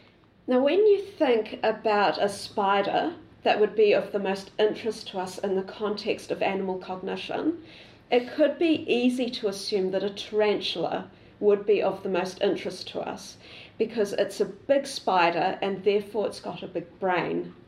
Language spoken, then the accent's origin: English; Tauranga, Bay of Plenty, New Zealand; also born or lived in Kenya; I'm originally a New Zealander. I grew up in a place called Tauranga, and I can't resist showing a few photos. So this is my hometown